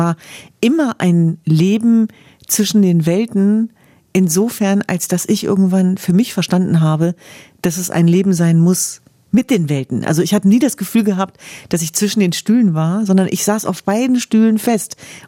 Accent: Hanover, Lower Saxony, Germany; Und wenn ich an meine Kindheit zurückdenke in Hannover-Linden

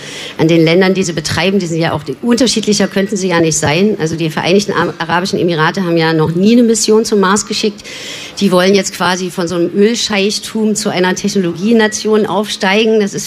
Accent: Jena, Thuringia, Germany; also ich komme ja aus Jena und da stand natürlich ein Planetarium, in das ich als Kind gern gegangen bin.

